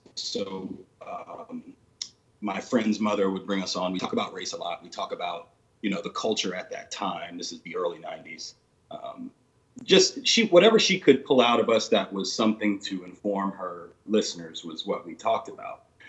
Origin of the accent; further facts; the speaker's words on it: Mississippi, United States; born there; But my early life, I was born in Mississippi on the Gulf Coast.